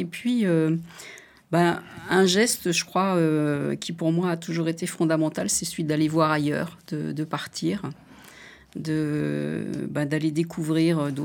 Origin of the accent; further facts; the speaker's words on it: Montbéliard, Bourgogne-Franche-Comté, France; Par exemple, le centre... moi, je suis originaire de Montbéliard.